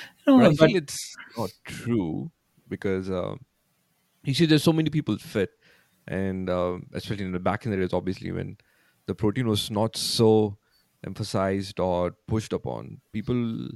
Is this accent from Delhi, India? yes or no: no; Karnataka, India; moved away; while growing up in Karnataka, obviously, in my household to my parents would probably make chicken or any other meat once or twice in a week. But after I moved to the West